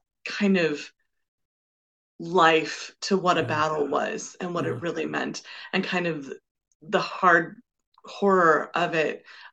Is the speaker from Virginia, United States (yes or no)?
yes; Virginia, United States; I think part of that is just growing up in Virginia. We just have such a rich history here of our country.